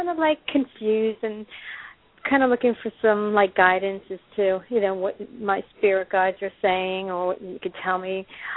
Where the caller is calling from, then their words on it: Pennsylvania, United States; I'm from Pennsylvania.